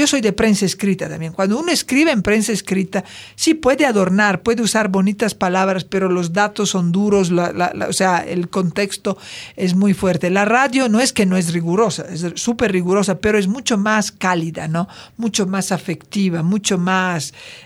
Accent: Italy; Spanish is a second language; Yo crecí escuchando en Italia las radionovelas, los clásicos de la literatura hecho en la radio

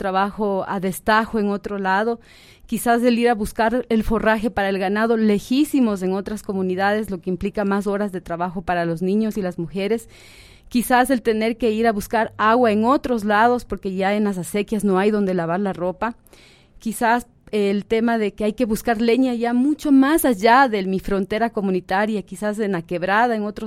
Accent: Latacunga, Cotopaxi, Ecuador; yo soy de La Tacunga, de la parroquia Ignacio Flores de Santán

